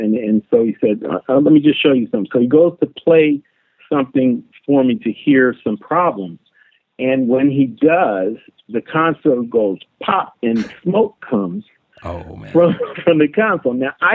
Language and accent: English; California, United States; I'm from California, so I'd never seen snow drifts as high as the building